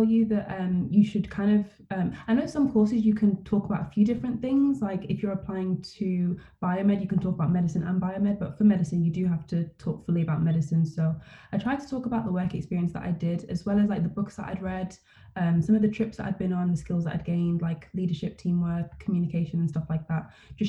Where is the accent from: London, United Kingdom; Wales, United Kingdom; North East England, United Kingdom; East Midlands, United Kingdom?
London, United Kingdom; born there; I was born in London